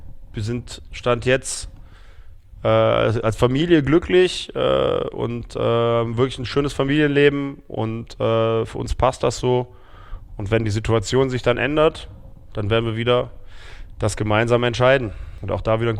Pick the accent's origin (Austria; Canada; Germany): Germany; Aachen, North Rhine-Westphalia; war ich als Aachener FC-Fan.